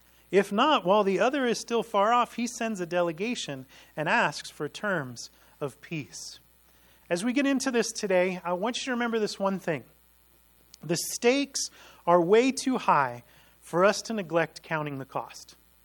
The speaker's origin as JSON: {"language": "English", "town": "Chicago", "region": "Illinois", "country": "United States", "tie": "born or raised there", "said": "And a kid growing up in the Chicago area, that was the coolest thing in the world, to come do that in the mountains."}